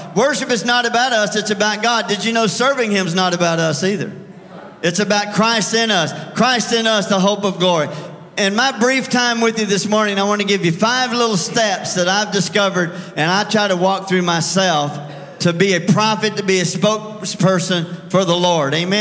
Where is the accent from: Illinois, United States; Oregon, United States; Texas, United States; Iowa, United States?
Texas, United States; I grew up in Texas, and I have a friend, Brother Bill Henderson, and he knows all the Greek and the Hebrew and this and that. And I tell him, bro, I'm from Texas.